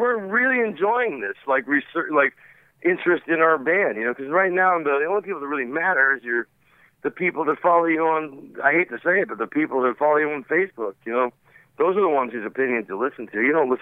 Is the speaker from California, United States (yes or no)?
yes; North Hollywood, California, United States; We grew up in North Hollywood, you know? We're not just throwing together studio guys. Somebody started that rumor. But we went to high school together. We grew up together